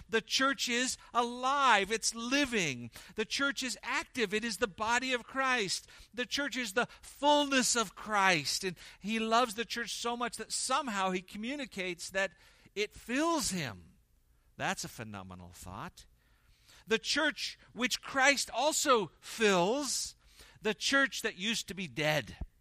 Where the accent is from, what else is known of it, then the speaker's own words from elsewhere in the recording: Seal Beach, California, United States; When I was growing up, I grew up a couple hours south of here. I grew up in Orange County, a little town called Seal Beach.